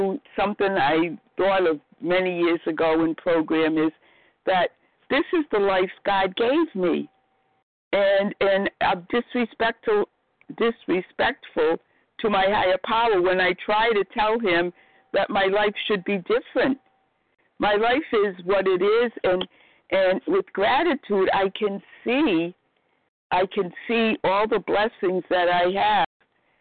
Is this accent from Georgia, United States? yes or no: no; Boston, Massachusetts, United States; I'm a recovered compulsive overeater, and I'm from the Boston area.